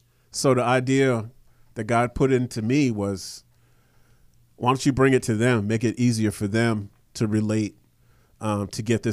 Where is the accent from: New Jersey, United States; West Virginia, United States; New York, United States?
New Jersey, United States; I grew up in New Jersey. My pops used to torture me by making me listen to talk radio as we're driving around.